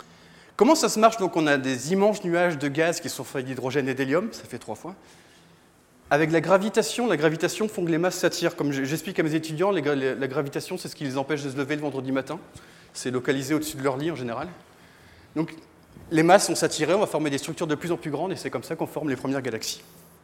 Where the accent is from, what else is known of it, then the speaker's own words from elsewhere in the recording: Brittany, France; Moi, j'ai grandi en Bretagne, le brouillard, je le voyais souvent.